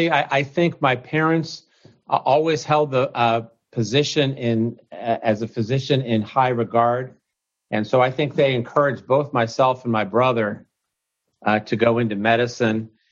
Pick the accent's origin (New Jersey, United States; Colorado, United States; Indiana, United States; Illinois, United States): Indiana, United States; West Lafayette; Well, Purdue was a special place for me because I grew up in West Lafayette, Indiana, which is really a college town.